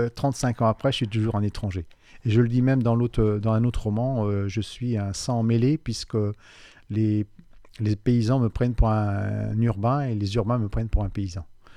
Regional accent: Pays de la Loire, France; Moi, je suis originaire de département voisin, donc je suis un étranger. Je suis originaire de la Vendée, juste de l'autre côté de la frontière. On habite à 300 mètres de la frontière. Et mes parents étaient agriculteurs dans une commune de côté, donc à la Véry.

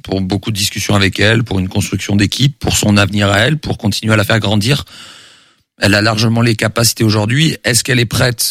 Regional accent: South-West France, France; je viens du Sud-Ouest et on a des vraies valeurs dans la vie, dans le sport.

